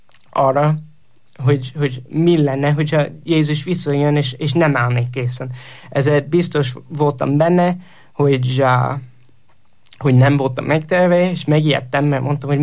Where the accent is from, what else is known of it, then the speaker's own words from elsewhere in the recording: Indiana, United States; Hungarian is a second language; also born or lived in Pennsylvania; egy keresztény családban nőttem föl, és Pennsylvaniában születtem, de amikor 8 éves voltam, kiköltöztünk elköltöztünk Pennsylvaniából Indiánába egy apukám új munkahelye miatt